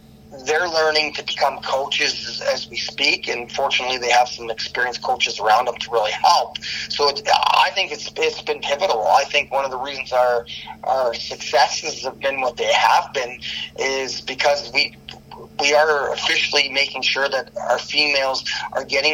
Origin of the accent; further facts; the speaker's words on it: Alberta, Canada; we just take a lot of pride in the fact that we're from Alberta.